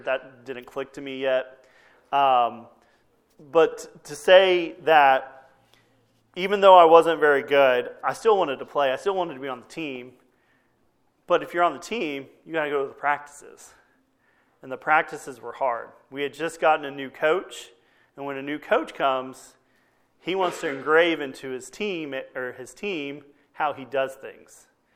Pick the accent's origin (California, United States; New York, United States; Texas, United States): Texas, United States; before being immersed in that kind of culture growing up in Texas